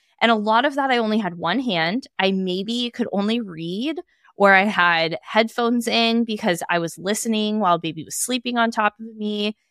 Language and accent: English; Napa, California, United States; I hosted a launch event with 100 women in my hometown, Napa, California